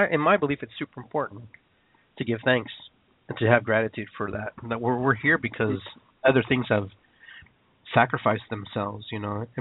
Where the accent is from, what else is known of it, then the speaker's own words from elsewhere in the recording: Peru; I love water because I'm from Peru and, you know, I love the beach and I love the ocean.